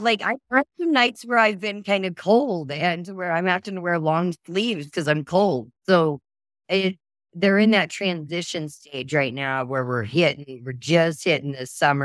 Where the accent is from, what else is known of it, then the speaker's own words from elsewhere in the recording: Oklahoma, United States; I'm from Oklahoma. Oklahoma and Texas now. I kind of go back and forth.